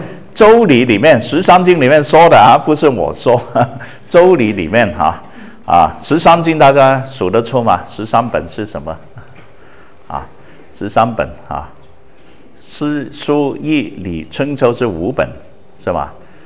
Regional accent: Guangdong, China; 我们广东人九跟狗是同音的

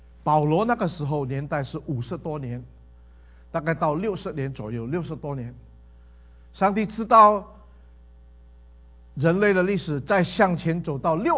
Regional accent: Indonesia; 我是在印尼成长的，

